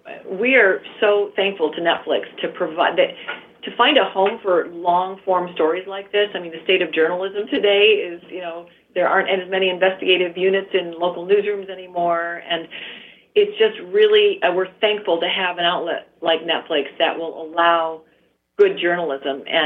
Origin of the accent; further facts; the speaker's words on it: Ohio, United States; I'm from the Midwest, and we would drive to New York, and our family, we'd stop off in Erie and hang out on Presque Isle, take a little tour there.